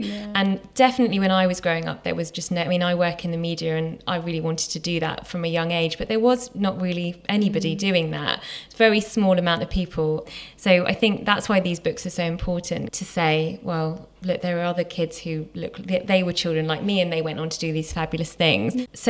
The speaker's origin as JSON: {"language": "English", "country": "United Kingdom", "said": "finding out I'm British and I'm Indian and this is what it means"}